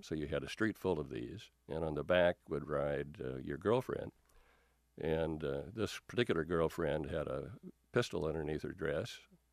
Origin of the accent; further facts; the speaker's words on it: Marshalltown, Iowa, United States; I got a letter from the draft board in my hometown of Marshalltown